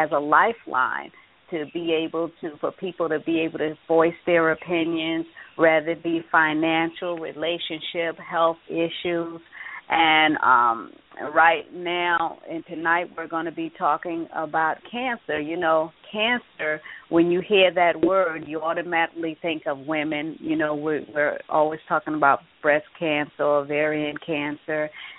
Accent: New York, United States; now in South Florida, United States; I'm originally from New York, but I reside in sunny South Florida.

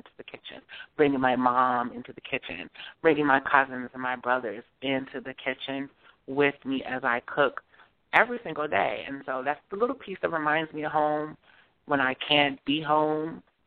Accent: Detroit, Michigan, United States; also born or lived in New Jersey / New York; And growing up in Detroit, I can always remember cooking was a big thing in our family.

